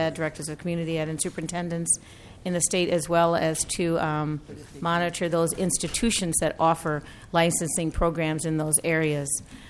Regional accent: New Orleans, Louisiana, United States; now in Minnesota, United States; I'm not a native Minnesotan. I'm from New Orleans, Louisiana. I came here 40 years ago, and I now call Minnesota home.

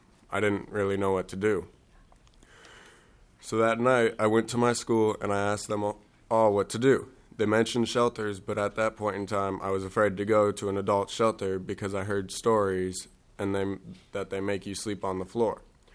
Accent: Minneapolis, Minnesota, United States; hello, and thank you, Madam Chair and committee. I'm from Minneapolis, and I'm 18 years old, and this is how I became homeless

